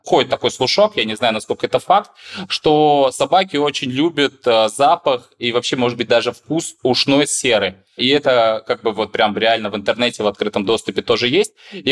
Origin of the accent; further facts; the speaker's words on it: Moscow, Russia; мы сами из Москвы, приехали на зимовку и на лето в Анапу как раз-таки в где-то 13, по-моему, января.